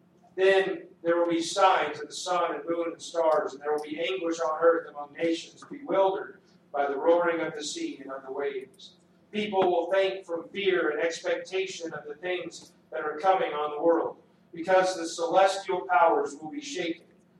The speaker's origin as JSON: {"language": "English", "region": "Texas", "country": "United States", "tie": "born or raised there", "lives_now": "Montana, United States", "said": "And growing up in Texas, we hunt a little bit different. Here in Montana, friends just drive you around and you shoot deer."}